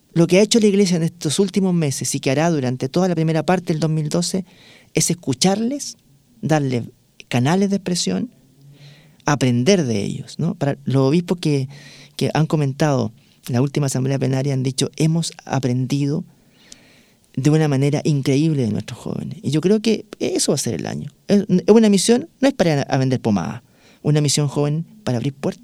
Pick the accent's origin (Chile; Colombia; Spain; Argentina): Chile; Santa María, Valparaíso; born there; yo nací en Santa María, que queda al interior de San Felipe, en el Valle de Aconcagua